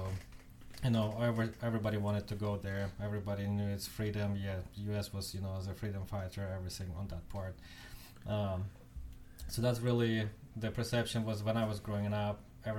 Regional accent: Western Ukraine, Ukraine; Because I grew up on the West part of Ukraine, and a lot of people go to Poland to make, to work there

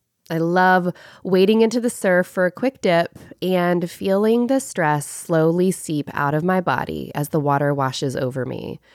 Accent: Pensacola, Florida, United States; So I love being a born and raised Florida girl. I grew up in Pensacola on the Florida Panhandle, where my husband Brian and I are raising our own kids now.

